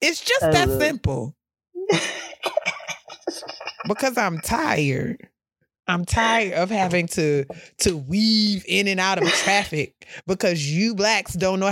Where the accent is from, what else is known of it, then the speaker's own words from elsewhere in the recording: New York, United States; as a New Yorker, I feel like I walk with a sense of purpose and intention.